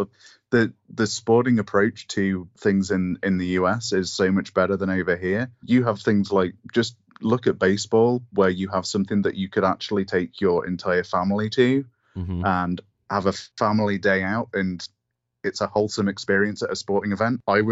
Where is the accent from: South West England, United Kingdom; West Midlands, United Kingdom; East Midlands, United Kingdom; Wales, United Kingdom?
East Midlands, United Kingdom; Derby; I'm originally from Derby, which is just next to Nottingham.